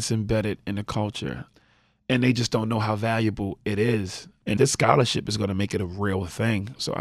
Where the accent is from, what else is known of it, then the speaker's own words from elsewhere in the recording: Baltimore, Maryland, United States; One thing I'll say about my hometown, where I'm from, where I love Baltimore